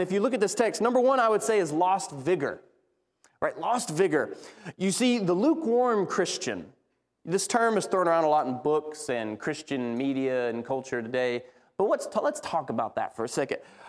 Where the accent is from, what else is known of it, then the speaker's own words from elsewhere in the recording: Southeast, United States; I grew up in the Southeast, so I love sweet tea.